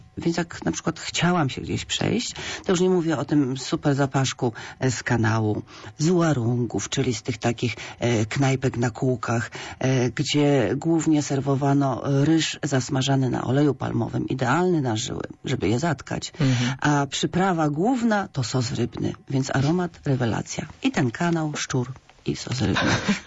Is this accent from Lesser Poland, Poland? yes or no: yes; Kraków, Lesser Poland, Poland; urodziłam się w Krakowie, jestem starą krakuską. Już starą.